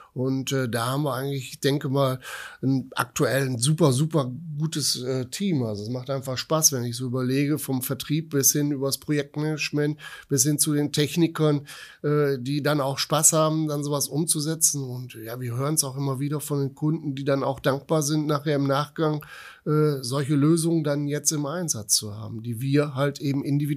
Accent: North Rhine-Westphalia, Germany; das ist meine Heimat. Ich bin im Prinzip hier groß geworden. Ich habe hier geheiratet. Ich habe hier im Prinzip meine Ausbildung gemacht.

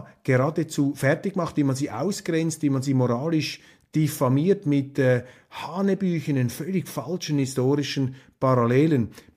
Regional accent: Switzerland; Und ich würde als Schweizer hinzufügen

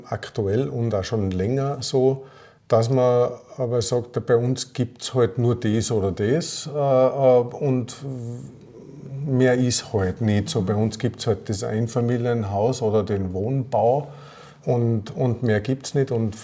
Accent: Tyrol, Austria; born there; moved away as an adult; now in Linz, Austria; ich bin Architekt, habe ein kleines Büro in Linz, bin als gebürtiger Tiroler in Linz hängen geblieben, nachdem ich dort an der Kunstuniversität in Linz 10 Jahre unterrichtet habe.

